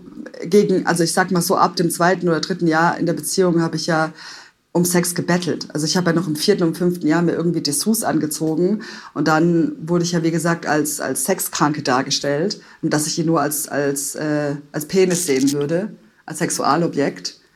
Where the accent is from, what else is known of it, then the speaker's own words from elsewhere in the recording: Stuttgart, Baden-Württemberg, Germany; Ende 18 in Stuttgart, in meiner Heimat, wo ich mich grundsätzlich wohlgefühlt habe